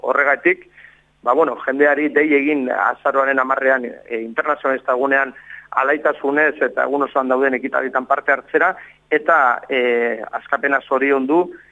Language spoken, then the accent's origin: Basque; Basque Country, Spain; Euskal Herritik gatoz 3 milioi biztanle dituen herri batetik, Estatu Espainiar eta Frantsesen artean kokatuta dagoena